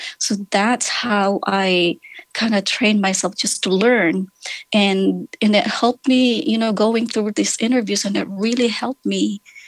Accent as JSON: {"language": "English", "country": "Philippines", "tie": "born or raised there", "said": "So it's a very interesting life growing up in the Philippines."}